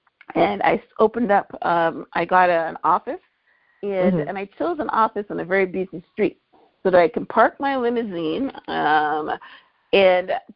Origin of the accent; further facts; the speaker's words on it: Guyana; born there; I was born in Guyana, and for our listeners that don't know where that is a country in South America.